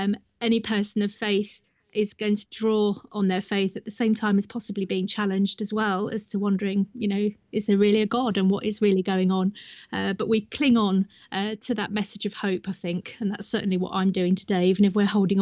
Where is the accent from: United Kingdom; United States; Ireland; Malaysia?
United Kingdom; Southend, East of England; accent: southern; Well, I'm originally from Southend in Essex, but my family are from Yorkshire originally, one half the family. So I've sort of settled back home in the north, even though I've got a southern accent.